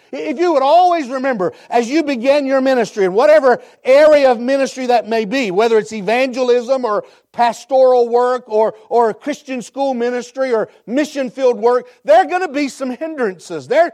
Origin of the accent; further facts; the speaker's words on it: Bengal Holler, West Virginia, United States; I'm a hillbilly. I'm from West Virginia. I grew up in a place called Bengal Holler.